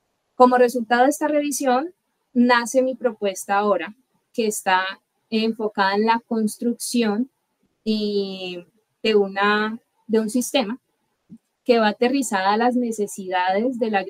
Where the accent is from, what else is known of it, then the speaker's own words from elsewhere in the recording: Valle del Cauca, Colombia; del departamento del Valle del Cauca, de donde soy originaria